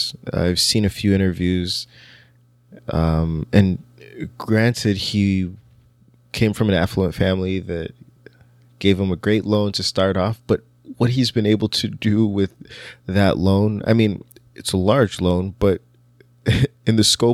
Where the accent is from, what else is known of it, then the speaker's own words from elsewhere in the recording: Nigeria; there's so many people that I grew up with in Nigeria